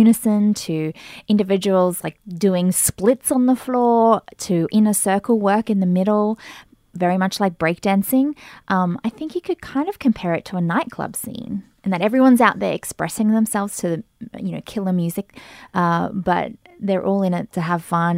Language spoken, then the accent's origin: English; Australia; now in United States; I'm Australian